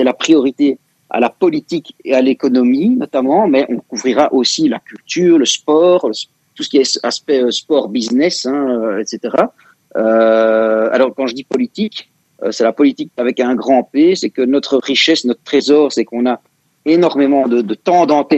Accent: Brussels, Brussels-Capital Region, Belgium; On est bruxellois, on est belge, on est francophone, mais on est aussi avant tout tous européens.

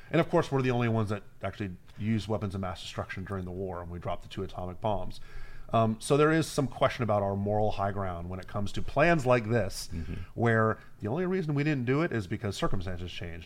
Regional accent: Miami, Florida, United States; I'm from Miami, right? A lot of people I grew up with, their parents, their grandparents think Fidel Castro is the Antichrist.

